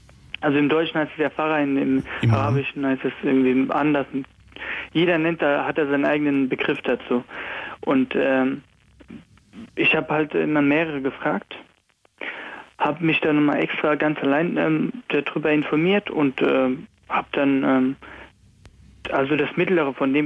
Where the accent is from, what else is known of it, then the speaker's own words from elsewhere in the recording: Afghanistan; now in Germany; Beispielsweise, ich komme aus Afghanistan, und bei uns nutzen die nicht alle, aber viele, die Religion für ihren eigenen Vorteil